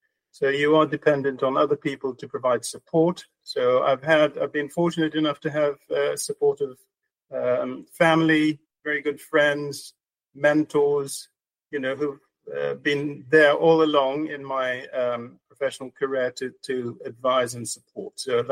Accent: Soufrière, St. Lucia; born in Soufrière. Soufrière, for those who don't know, is a small town on the west coast of St. Lucia. So I was born there and I grew up there. I spent my early years there.

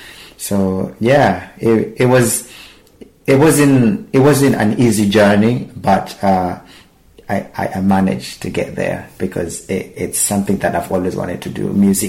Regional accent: Mombasa, Mombasa County, Kenya; now in Glasgow, United Kingdom; I'm originally from Kenya, in Mombasa, but I live here in UK, in Glasgow, Scotland, and I am 30 years old.

